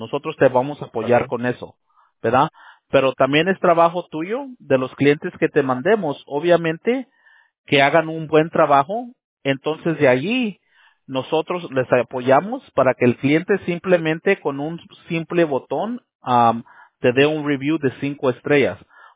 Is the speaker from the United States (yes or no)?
yes; Lynwood, California, United States; now in Rancho Cucamonga, United States; me crié y nací allí en San Francisco, ahí en Linwood. Sí, de allá crecí. A mí ya no vivo allá, pero ahora vivo, no sé si conoces Rancho Cucamonga.